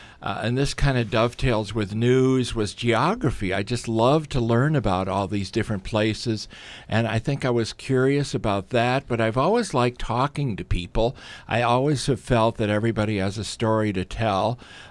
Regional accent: Illinois, United States; Try growing up in Wilmette, Kenilworth, Winnetka, and Glencoe, which encompasses the New Trier Township School District

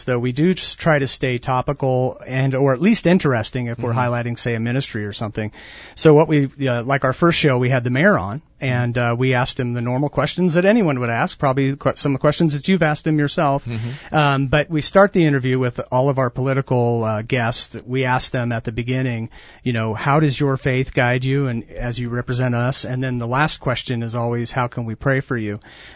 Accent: Oregon, United States; And growing up in Oregon, I knew which station to watch first

